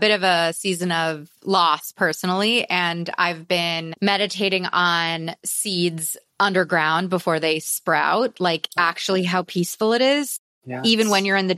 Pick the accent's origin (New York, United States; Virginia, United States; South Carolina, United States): New York, United States; New York City; I love New York City. I'm a New Yorker through and through